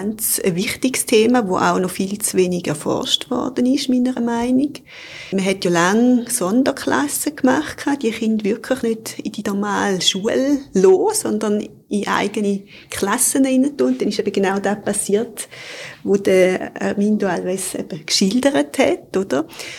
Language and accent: German; Eastern Switzerland, Switzerland; Und ich bin jetzt zum Beispiel in der Ostschweiz aufgewachsen, so in einem Dorf von 3000 Einwohnern. Ich bin auch Ende 70er Jahre auf die Welt gekommen.